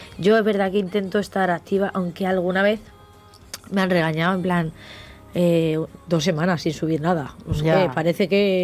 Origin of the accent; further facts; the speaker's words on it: Madrid, Community of Madrid, Spain; also born or lived in Ciudad Real; now in Seville, Spain; soy de Madrid, he vivido en Ciudad Real, en La Mancha muchos años, ahora vivo en Sevilla. Estoy mucho aquí en Barcelona